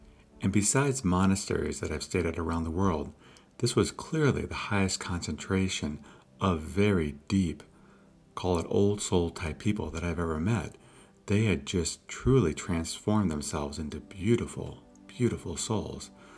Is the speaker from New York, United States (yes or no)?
no; Iowa, United States; Well, between meditating, growing up in Iowa, and being exposed to Herbert Benson